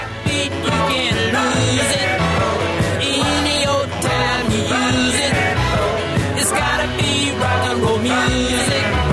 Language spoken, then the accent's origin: English; England, United Kingdom; moved away as an adult; also born or lived in Germany / Cyprus; But I am British originally, and I left. As a kid, I lived in Germany and Cyprus. So, you know, even though I grew up in England, I was out of England quite a bit. And then I left when I was 20.